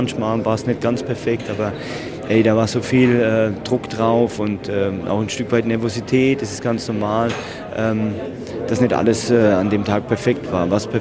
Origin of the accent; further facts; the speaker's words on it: Rhineland-Palatinate, Germany; Und heute als Pfälzer dann noch so eine Pfalz-Choreo zu sehen, das erwärmt das Herz.